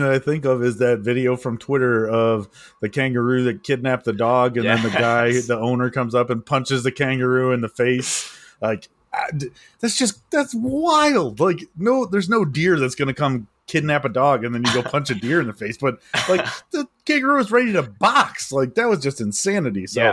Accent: Florida, United States; I think about where I grew up in Florida.

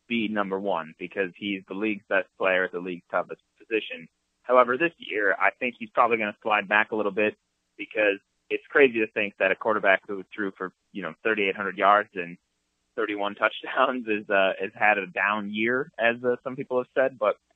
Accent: Oshkosh, Wisconsin, United States; now in Los Angeles, United States; I was born and raised in Oshkosh, Wisconsin, went to school at Marquette University. And then after I graduated from there, I moved out to Los Angeles

